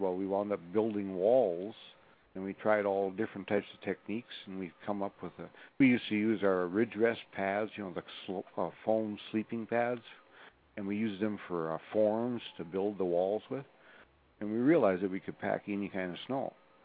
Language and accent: English; North Dakota, United States; moved away; Well, I was raised in North Dakota, and I dug snow caves up there and as a kid, And then I moved to Colorado